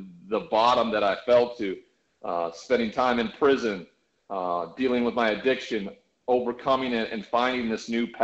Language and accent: English; Great Falls, Montana, United States; born there; telling you the story from the moment I was born in Great Falls, Montana to where I'm at right now.